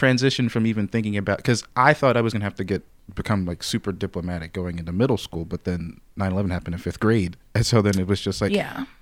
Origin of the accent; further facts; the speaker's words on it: Brooklyn, New York, United States; And it's funny because I'm also from Brooklyn, but from a different part.